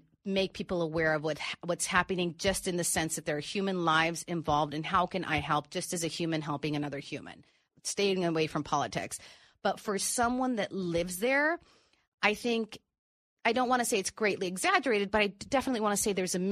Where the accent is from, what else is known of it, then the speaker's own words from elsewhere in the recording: Tijuana, Baja California, Mexico; now in United States; I grew up living in Tijuana. My mother and father were Mexican, but my mother was American born. I am American born.